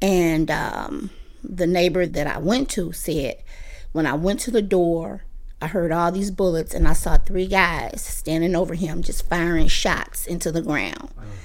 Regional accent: St. Louis, Missouri, United States; I grew up here in St. Louis, Missouri.

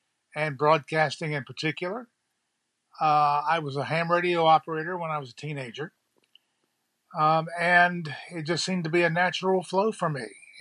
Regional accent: New Bern, North Carolina, United States; I grew up in New Bern, graduated high school here, started my TV career here.

